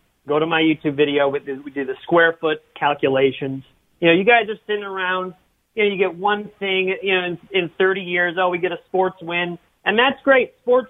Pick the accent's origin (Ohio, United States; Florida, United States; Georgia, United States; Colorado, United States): Ohio, United States; Westlake; I'm from Westlake.